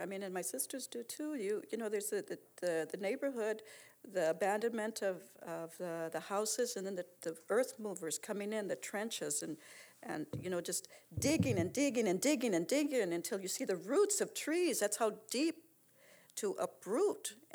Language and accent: English; Los Angeles, California, United States; Because where we grew up in East Los Angeles, it's right across the street from the Chinese Cemetery